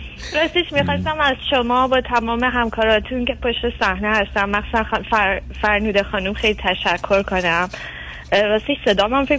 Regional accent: Iran; من خودم تو اقلیت مذهبی تو ایران بزرگ شدم

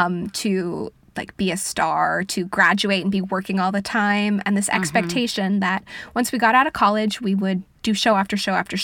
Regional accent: Vancouver, British Columbia, Canada; I'm from Vancouver, British Columbia, which is in Canada. I grew up doing theater and singing and dancing.

